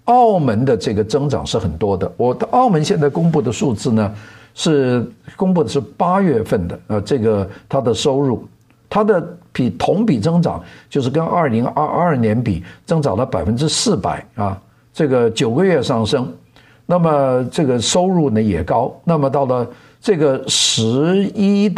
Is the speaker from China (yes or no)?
yes; Guangdong, China; 也就是我们广东人给腾仔